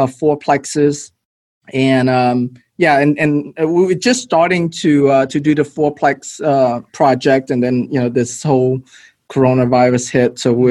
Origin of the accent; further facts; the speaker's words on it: Houston, Texas, United States; yes, and you know, growing up in Houston was my brother and I. And, you know, we grew up in the hood. We used to live in Section 8 housing.